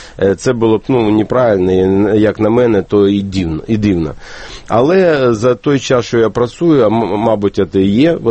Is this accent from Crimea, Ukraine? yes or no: no; Odesa, Odesa Oblast, Ukraine; born or raised there